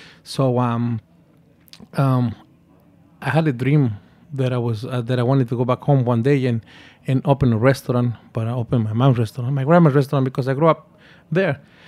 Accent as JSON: {"language": "English", "region": "New York", "country": "United States", "tie": "born or raised there", "said": "As growing up in New York, we always miss the part of our culture, the food, which is a very important part of Mexican culture."}